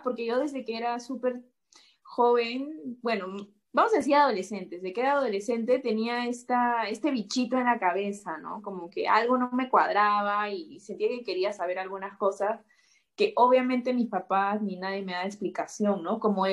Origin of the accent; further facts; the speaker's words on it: Juliaca, Puno, Peru; now in Lima, Peru; cuando llegué a Lima, porque yo soy de Juliaca, Puno, y cuando me vine a vivir sola acá a Lima